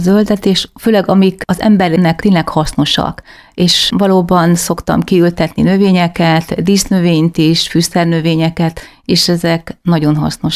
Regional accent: Great Hungarian Plain, Hungary; hegyes, dombos vidékeket jobban kedvelem, mivel alföldi lány vagyok

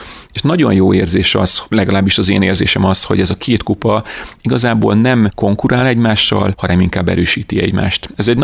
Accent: Hungary; mert én is magyar vagyok

